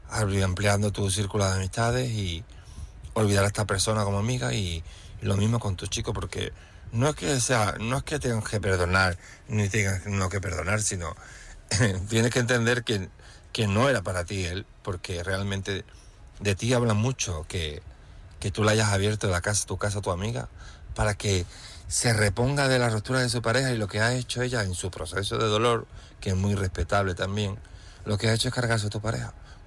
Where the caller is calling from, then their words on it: Seville, Andalusia, Spain; de Sevilla y llamo para apoyar a María esta noche